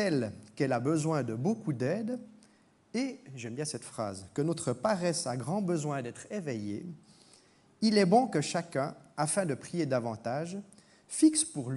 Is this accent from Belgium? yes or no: no; Switzerland; Ce n'est pas seulement parce qu'on est suisse, mais parce qu'on est aussi avec ces besoins de rythme dans nos vies.